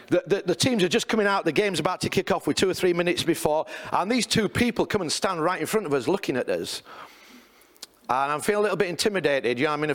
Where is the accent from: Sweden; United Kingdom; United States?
United Kingdom; England; You know, being an Englishman, Premier League, you're waiting for a burger and you get a croissant.